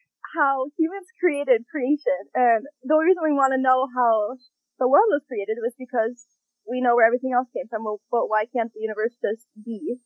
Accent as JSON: {"language": "English", "town": "Chicago", "region": "Illinois", "country": "United States", "said": "I am originally from Chicago, but I obviously went to college with Kelsey in Vegas. And then once I graduated, I moved back to Chicago"}